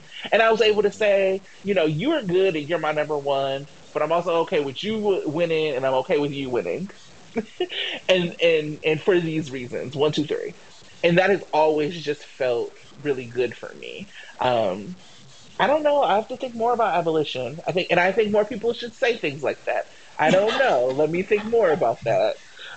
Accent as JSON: {"language": "English", "region": "Wisconsin", "country": "United States", "tie": "born or raised there", "lives_now": "Oakland, United States", "said": "You know, for me, growing up in Wisconsin, we would have elections the way we had."}